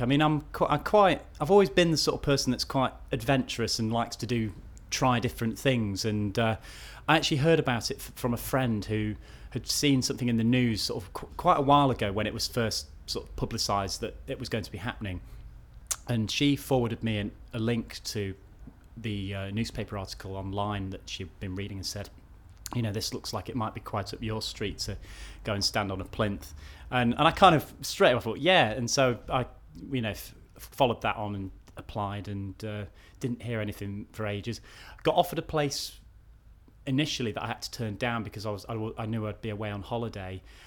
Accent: Nottingham, East Midlands, United Kingdom; I'm 29 years old and I'm from Nottingham.

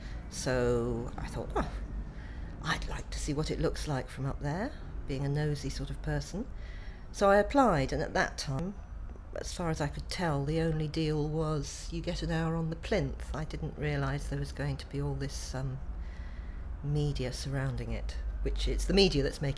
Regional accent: Manchester, North West England, United Kingdom; now in Tunbridge Wells, United Kingdom; I was born on the 25th of September 1958 and I live in Tunbridge Wells. I was originally from Manchester.

